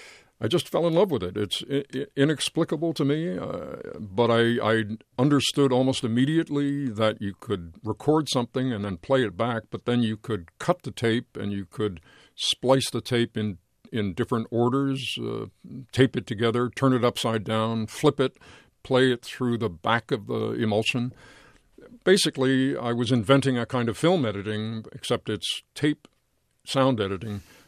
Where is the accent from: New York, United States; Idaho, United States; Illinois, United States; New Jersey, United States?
New York, United States; as I said, I grew up in New York